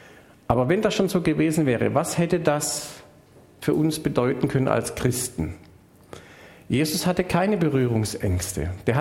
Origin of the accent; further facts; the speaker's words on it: Schwäbisch Hall, Baden-Württemberg, Germany; Meine Heimatstadt, aus der ich komme, war eine mittelalterfreie Reichsstadt, die durfte selber Münzen prägen. Daher kommt der Name Heller. Ich komme aus Schwäbisch Hall.